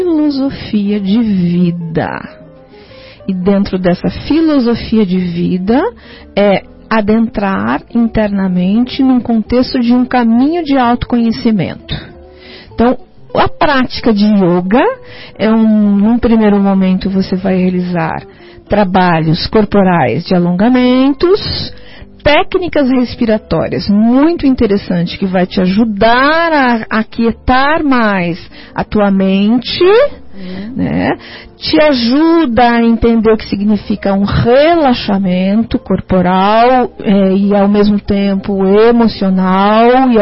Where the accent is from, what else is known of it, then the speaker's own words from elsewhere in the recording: Cianorte, Paraná, Brazil; now in Curitiba, Brazil; eu cheguei com 16 anos em Curitiba, numa transição. Eu nasci em Curitiba, mas fui morar no interior do Paraná, em Cianorte.